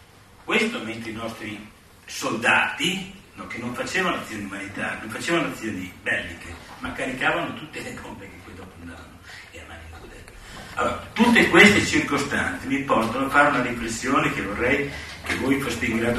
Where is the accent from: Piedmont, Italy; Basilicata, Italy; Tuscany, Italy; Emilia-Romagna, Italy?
Emilia-Romagna, Italy; Modena; io sono di Modena